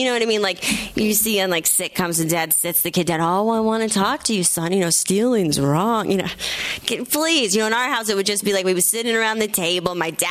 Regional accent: California, United States; I'm from California. If we had this, it'd be like, school's closed.

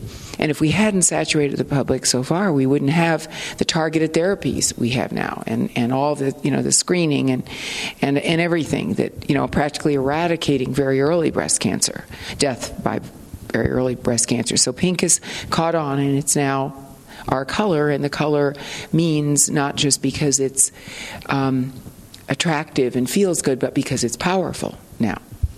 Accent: Peoria, Illinois, United States; And I think what was important about growing up in Peoria, and it's not that way anymore, by the way

